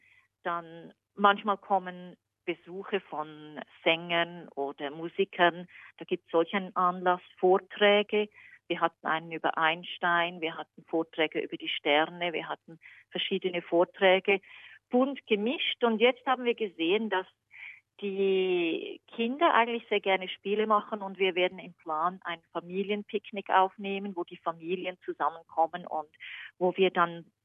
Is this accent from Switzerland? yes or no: yes; Switzerland; ich gehe auch Jassen als Schweizerin. Das ist das typische Kartenspiel.